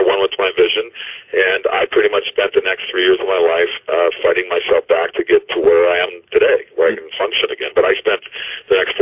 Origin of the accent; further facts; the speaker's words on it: Minnesota, United States; I'm fascinated with tornadoes growing up in Minnesota, and you get them in Michigan.